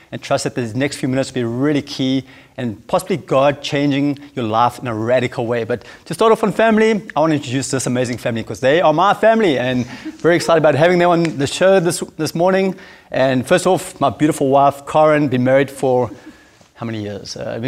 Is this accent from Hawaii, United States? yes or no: yes; Hawaii, United States; now in South Africa; We come from Hawaii. We spent about 15 years in Hawaii and got here about 13 years ago from Hawaii, moved across to South Africa